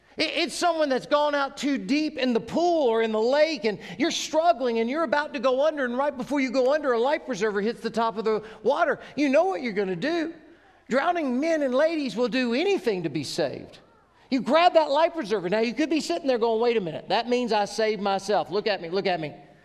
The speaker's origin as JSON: {"language": "English", "town": "Inslee", "country": "United States", "tie": "born or raised there", "said": "I grew up over in Inslee."}